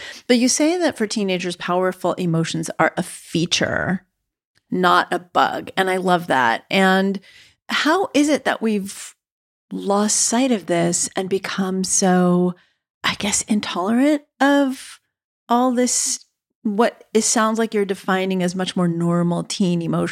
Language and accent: English; New York, United States; as a New Yorker who grew up in a home of a certain type of immigrant Jewish family